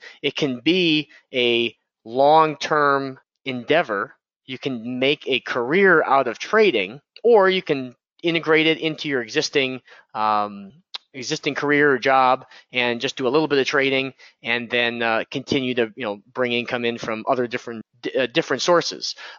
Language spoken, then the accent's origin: English; Illinois, United States; I grew up in the Chicagoland area